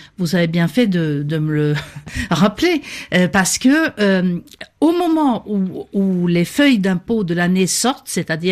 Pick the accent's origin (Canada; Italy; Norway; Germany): Norway; French is a second language; chez moi en Norvège, je sais que ça peut paraître dingue en France